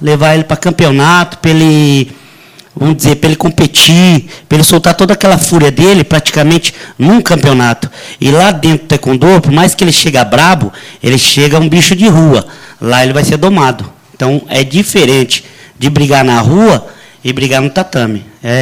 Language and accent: Portuguese; São Paulo, Brazil; born there; moved away as an adult; now in Guaxupé, Brazil; Não, nós somos nascidos em São Paulo. Certo? Nós estamos localizados em Guaxupé há 15 anos.